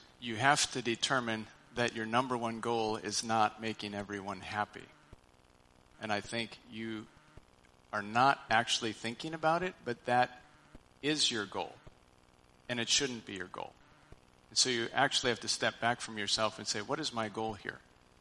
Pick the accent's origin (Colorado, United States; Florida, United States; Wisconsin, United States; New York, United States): Wisconsin, United States; I grew up in Wisconsin. Bags. So that's why I say satchels.